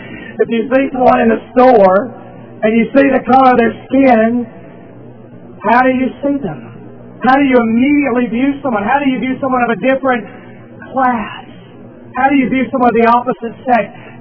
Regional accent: United States; The fact that I'm an American does not give me a greater and better standing than an African or an Asian.

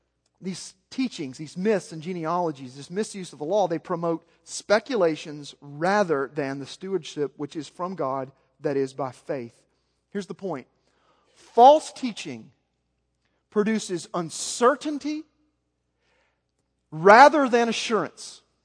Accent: Little Rock, Arkansas, United States; I'm from West Little Rock. It's a lot like East Memphis.

